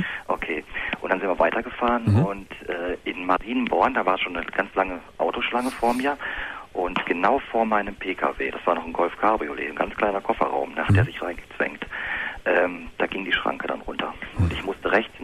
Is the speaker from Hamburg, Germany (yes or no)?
no; Hanover, Lower Saxony, Germany; Ich komme eigentlich aus Westdeutschland, Hannover die Gegend.